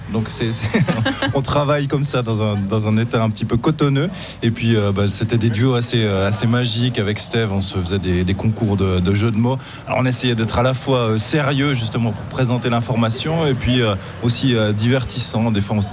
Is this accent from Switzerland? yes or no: yes; Moutier, Bern, Switzerland; moi je suis de Moutier.